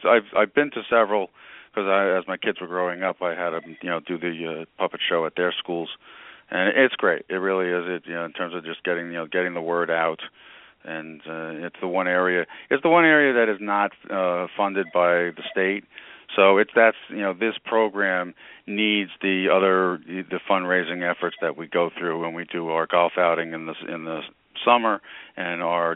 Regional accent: Long Island, New York, United States; I grew up on Long Island my whole life

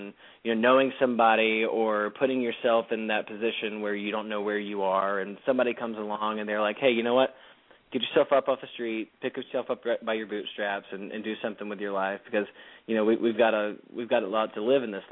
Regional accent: North Carolina, United States; I grew up in North Carolina

